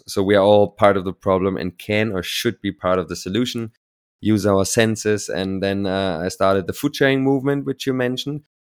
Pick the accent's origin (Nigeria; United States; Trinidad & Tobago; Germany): Germany; Berlin; And then I was at school, born and raised in Berlin.